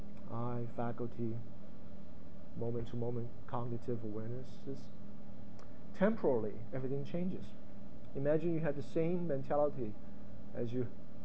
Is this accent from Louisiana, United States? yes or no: no; New Jersey, United States; Me growing up in New Jersey, New York area will have a certain type of experience.